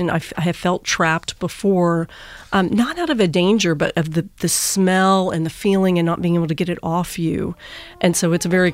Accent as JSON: {"language": "English", "region": "Texas", "country": "United States", "said": "I'm from Texas, and we have certainly our share of wildfires."}